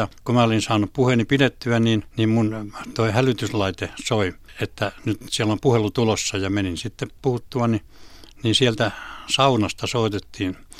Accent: Karkku, Pirkanmaa, Finland; kun mä olen tuosta Karkusta kotoisin ja Tyrvääkin on siellä päin niin se on sitä vuohiseutua.

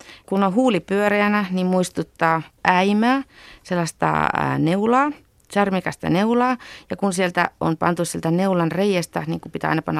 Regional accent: Northern Finland, Finland; Mä oon Pohjois-Suomesta

